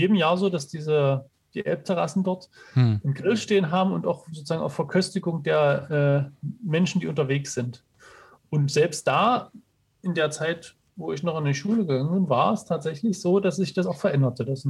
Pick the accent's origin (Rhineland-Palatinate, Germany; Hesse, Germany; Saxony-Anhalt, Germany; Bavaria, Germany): Saxony-Anhalt, Germany; Dessau; Also ich komme ja aus Dessau ursprünglich